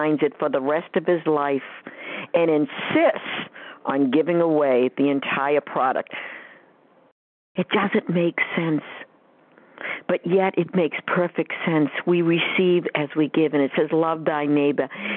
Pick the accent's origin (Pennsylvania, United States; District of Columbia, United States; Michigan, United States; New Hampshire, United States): New Hampshire, United States; I am from New Hampshire.